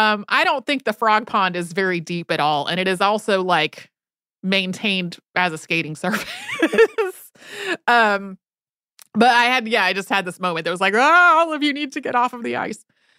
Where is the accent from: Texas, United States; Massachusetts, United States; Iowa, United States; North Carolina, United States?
North Carolina, United States; I grew up in North Carolina. I grew up on the North Carolina Piedmont, a place where it could get cold enough for a still body of water